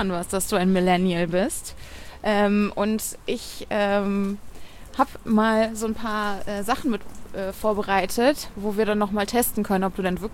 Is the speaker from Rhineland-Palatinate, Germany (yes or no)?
no; Bonn, North Rhine-Westphalia, Germany; Ich bin ja in Bonn groß geworden